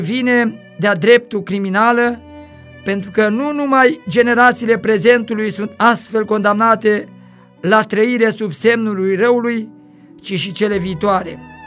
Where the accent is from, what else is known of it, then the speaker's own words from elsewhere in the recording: Poroina Mare, Mehedinți County, Romania; În satul meu natal, în Poroina Mare, de unde au fost deportate multe familii